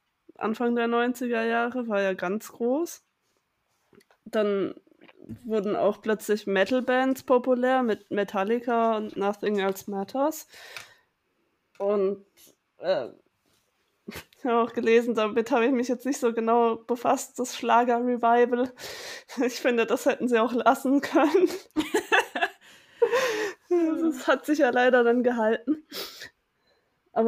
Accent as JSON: {"language": "German", "town": "Karlsruhe", "region": "Baden-Württemberg", "country": "Germany", "said": "ich bin ja aus Karlsruhe"}